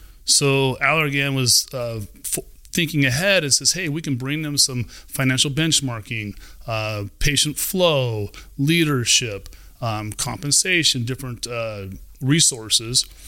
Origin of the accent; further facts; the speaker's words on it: Wilton, California, United States; So I grew up in Wilton, went to Elk Grove High School, played baseball and football